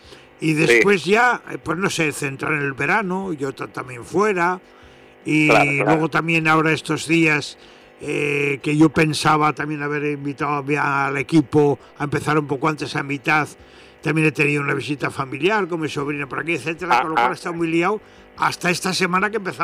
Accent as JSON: {"language": "Spanish", "town": "Espinosa de los Monteros", "region": "Castile and León", "country": "Spain", "said": "que es mi pueblo en verano, no solamente en el sentido estético, pues un pueblo medieval muy bonito, yo soy de norteño, de Burgos, Espinosa de los Monteros"}